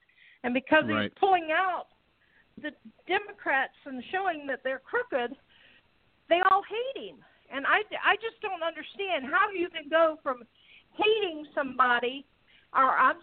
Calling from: Florida, United States; I'm calling from Florida.

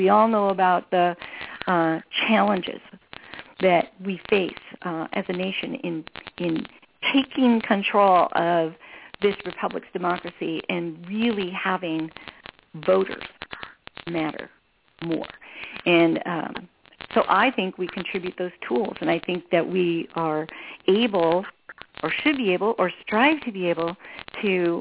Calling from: Kapulina, Hawaii, United States; I'm in Hawaii today. I'm calling in from Kapulina on the north end of the Hamakua coast on Big Island.

